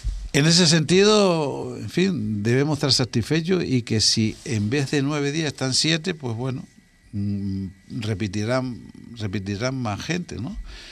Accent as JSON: {"language": "Spanish", "town": "Fuerteventura", "region": "Canary Islands", "country": "Spain", "said": "Fuerteventura es una isla muy querida, por su tranquilidad, por sus playas, en fin, por todo lo bueno que somos todos los majoreros."}